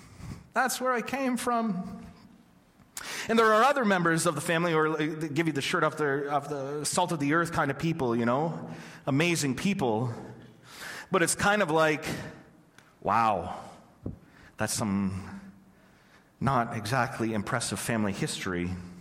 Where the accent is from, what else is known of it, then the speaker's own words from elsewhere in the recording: Ontario, Canada; I grew up in Ontario, completely separated from my extended family.